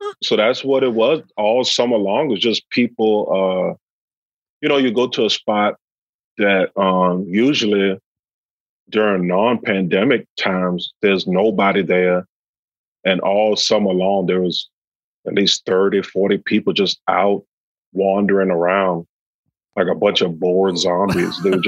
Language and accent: English; South Carolina, United States; now in Spokane, United States; Oh, no. I'm from South Carolina.